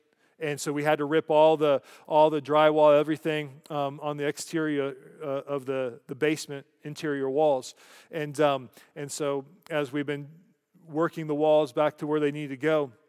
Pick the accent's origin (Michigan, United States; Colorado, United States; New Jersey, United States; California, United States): Colorado, United States; a flight from Eagle County, which is my home state, Colorado